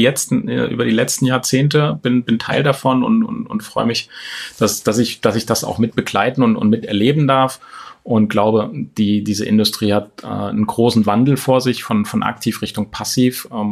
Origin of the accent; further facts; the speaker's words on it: Hesse, Germany; also born or lived in Thuringia; Also ich bin geboren in Thüringen und dann mit meinen Eltern kurz vor dem Mauerfall tatsächlich ausgereist hier nach Hessen, ungefähr 80 Kilometer entfernt von Frankfurt